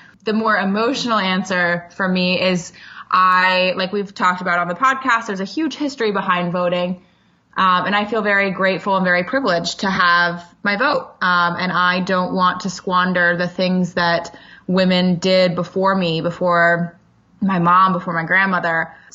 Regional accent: United States; Well, my short answer is because I'm an American.

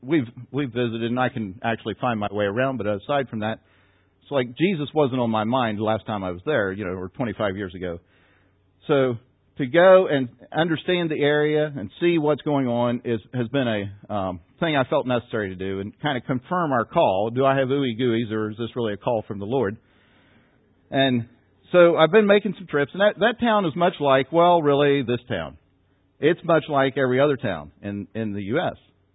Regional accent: Parkersburg, West Virginia, United States; that Becky and I have felt called back to West Virginia, and we're originally from Parkersburg, West Virginia.

